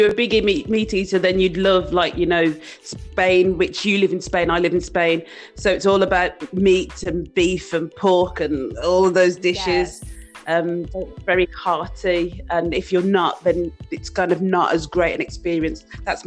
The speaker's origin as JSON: {"language": "English", "town": "Birmingham", "region": "West Midlands", "country": "United Kingdom", "tie": "born or raised there", "said": "So I'm from Birmingham, but from the outskirts, so about 8 miles out from the city."}